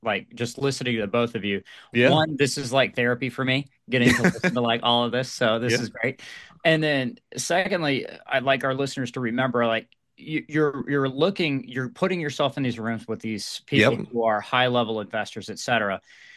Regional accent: United States; born there; And like, I was born in the United States and all this other stuff.

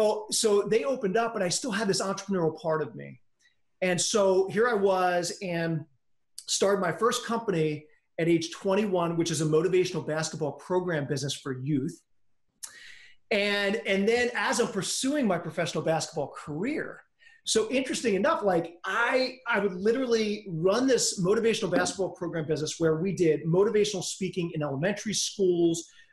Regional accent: Pennsylvania, United States; I'm from Pennsylvania in the greater Philadelphia area.

